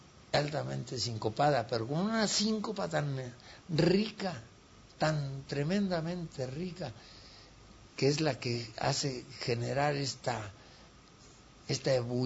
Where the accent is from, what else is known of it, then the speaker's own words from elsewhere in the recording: Tlacotalpan, Veracruz, Mexico; born there; Será porque nacimos en Tlacotalpan.